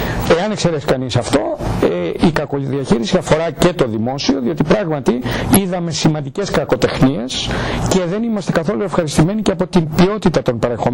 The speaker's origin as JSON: {"language": "Greek", "town": "Athens", "region": "Attica", "country": "Greece", "tie": "born there", "said": "Εγώ γεννήθηκα στην Αθήνα, αλλά και οι δύο γονείς μου κατάγονται από την Αρκαδία."}